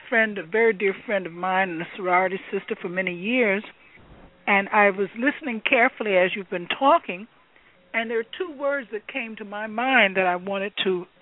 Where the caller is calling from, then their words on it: Brooklyn, New York, United States; I'm calling from Brooklyn, New York.